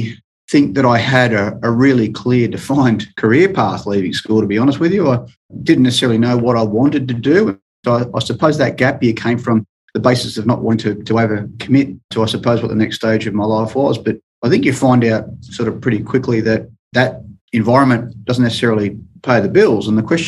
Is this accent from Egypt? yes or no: no; Sydney, New South Wales, Australia; Grew up in the Hills District of New South Wales, Sydney. So one of three boys, luckily enough for my parents, general schooling, straight through